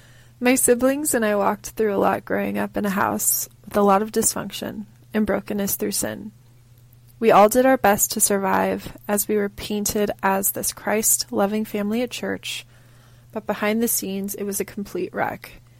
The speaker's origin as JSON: {"language": "English", "town": "Rancho Cucamonga", "region": "California", "country": "United States", "tie": "born or raised there", "said": "I grew up in Southern California, Rancho Cucamonga. And if you're questioning if that's a real place, yes, yes it is. It's about 37 miles east of Los Angeles and 3 hours from San Diego."}